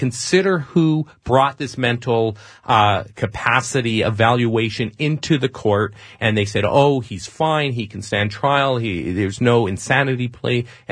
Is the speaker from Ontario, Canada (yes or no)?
no; Winnipeg, Manitoba, Canada; Ashley Banfield, of course, is from my hometown of Winnipeg.